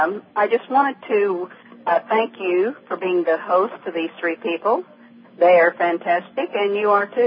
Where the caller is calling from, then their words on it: Arizona, United States; No, I'm not. … from Arizona.